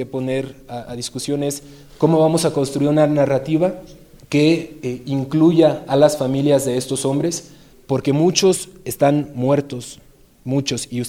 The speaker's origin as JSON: {"language": "Spanish", "country": "Mexico", "said": "a nosotros como mexicanos nos hace mucho ruido"}